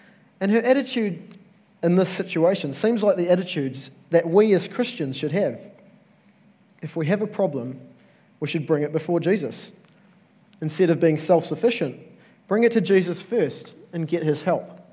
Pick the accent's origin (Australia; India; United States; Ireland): India; I got married last year, and being Indian, one of the questions that I was commonly asked by some friends was, "Is your wedding going to be a week long?"